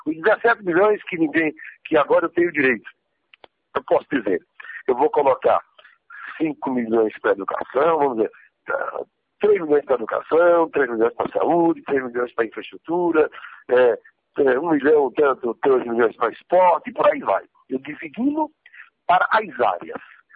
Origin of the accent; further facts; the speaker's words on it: Santa Cruz do Capibaribe, Pernambuco, Brazil; Santa Cruz é o meu berço político, né? É a cidade, a terra que eu amo, a terra que eu fui prefeito.